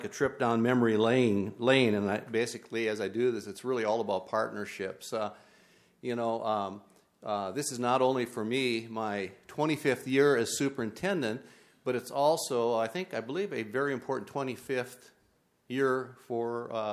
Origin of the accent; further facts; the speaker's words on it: North Dakota, United States; my dad was a farmer. I grew up in North Dakota